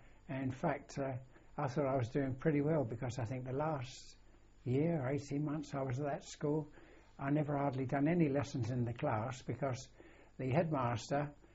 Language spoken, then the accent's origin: English; Walworth, London, United Kingdom; born there; Well, I was born in London, in South East London, in Walworth, actually. 24th of February, 1924.